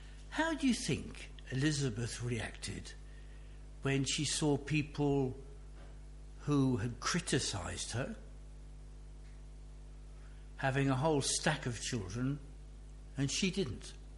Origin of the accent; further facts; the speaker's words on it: United Kingdom; And I know that we can put things in a very nice way, especially if we're British. We're very polite.